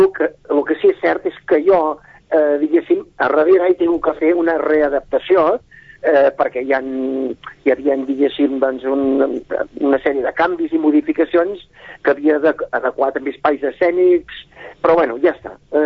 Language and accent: Catalan; Sabadell, Catalonia, Spain; evidentment, tots els actors nostres també som de Sabadell, i l'estrenem a Sabadell, com no podia ser d'una altra manera.